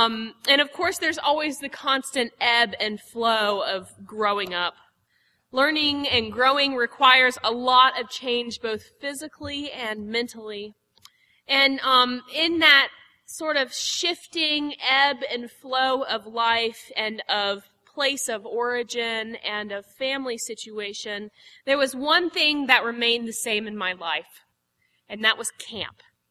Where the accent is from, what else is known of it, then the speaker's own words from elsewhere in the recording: Florida, United States; I grew up in Florida.